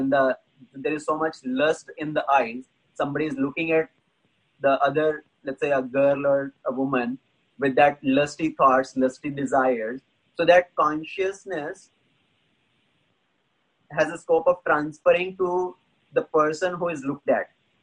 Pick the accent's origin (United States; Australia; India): India; As I was growing up in India, in our childhood